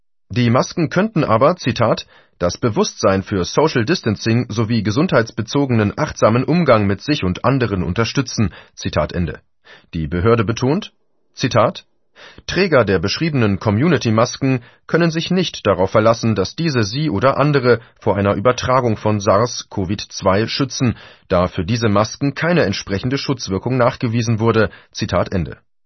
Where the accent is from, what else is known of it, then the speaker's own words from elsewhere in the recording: Mecklenburg-Vorpommern, Germany; so auch meine Heimat Mecklenburg-Vorpommern